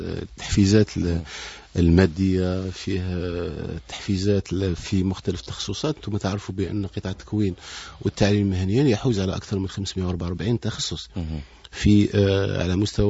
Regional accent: Algeria; وفي قلب أي تحدي يجب علينا أن نرفعه كجزائريين

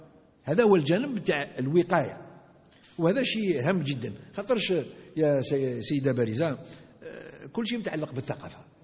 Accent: Algeria; كجزائري كرجل قانون

